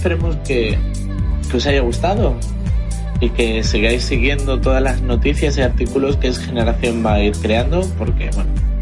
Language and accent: Spanish; Spain; Porque además yo soy español y bueno, aquí me estáis escuchando sin acento mexicano ni nada